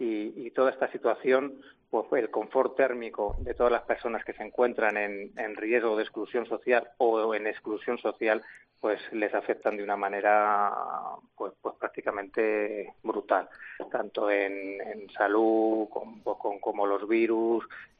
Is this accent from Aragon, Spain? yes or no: no; Soria, Castile and León, Spain; te lo dice una persona que viene de Soria, que está mucho más